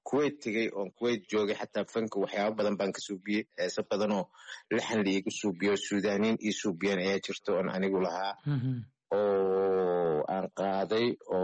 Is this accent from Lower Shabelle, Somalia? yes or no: no; Mogadishu, Banaadir, Somalia; born or raised there